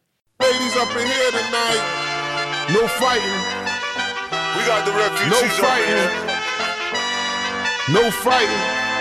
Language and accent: Italian; Trento, Trentino-Alto Adige, Italy; perché per forza di cose, io essendo trentina